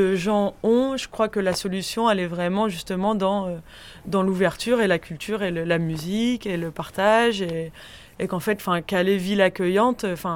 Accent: England, United Kingdom; on est Anglais, là notre île elle est en train de se détacher, mais nous en fait on est Européens

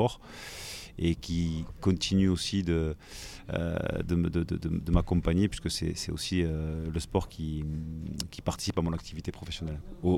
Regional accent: Albi, Occitanie, France; je suis natif de la ville d'Albi, dans le Tarn

